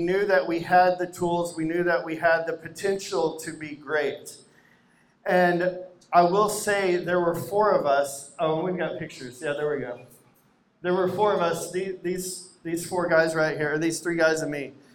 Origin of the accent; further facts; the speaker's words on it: Arkansas, United States; that is a university in Arkansas, which is my home state.